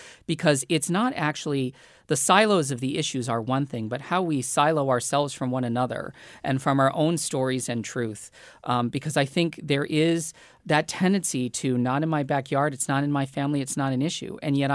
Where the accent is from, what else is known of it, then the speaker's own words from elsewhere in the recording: New Hampshire, United States; and I was raised in New Hampshire, so I can say it.